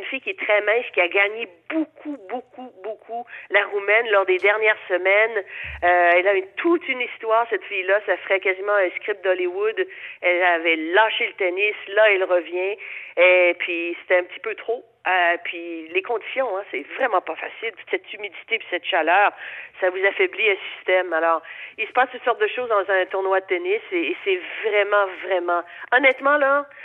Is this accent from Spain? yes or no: no; Montreal, Quebec, Canada; qui a déjà gagné chez nous à Montréal.